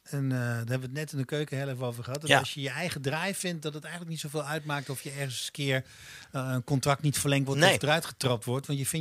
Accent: Wierden, Overijssel, Netherlands; also born or lived in Almelo; ik ben geboren in Almelo en ik heb eigenlijk mijn jeugd doorgebracht in Wierden.

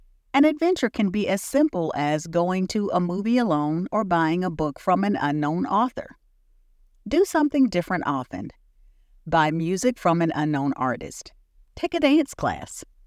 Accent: the South, United States; I know I'm from the South, so cold is relative.

